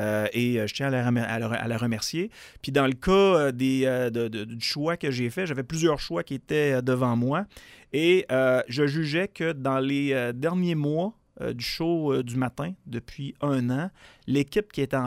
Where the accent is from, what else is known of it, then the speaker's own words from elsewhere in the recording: Quebec City, Quebec, Canada; born there; Je suis né à Québec.